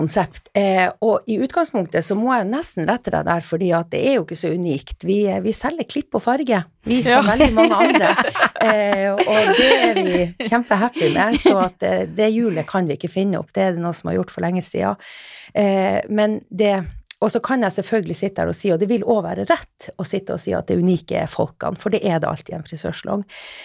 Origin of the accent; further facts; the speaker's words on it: Finnmark, Norway; now in Oslo, Norway; Jeg kommer nordfra, helt fra Finnmark, men har blitt Oslo-dame etter hvert.